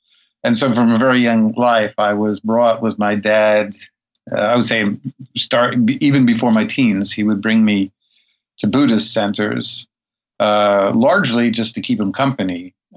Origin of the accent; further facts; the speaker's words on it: Manhattan, New York, United States; born there; now in Brooklyn, United States; I live in Brooklyn, but in New York City, I should say. I was born in the way upper west side of Manhattan.